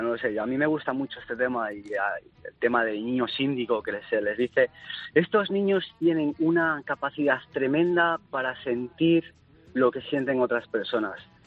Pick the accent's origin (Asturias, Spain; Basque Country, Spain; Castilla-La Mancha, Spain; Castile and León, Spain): Castile and León, Spain; Ponferrada; born there; Bueno, yo nací en Ponferrada y queda cerca. Está correcto, en el Bierzo.